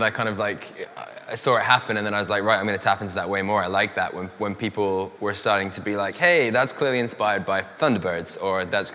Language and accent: English; England, United Kingdom; because I am an English artist trying to emulate kind of American style beer artwork as well.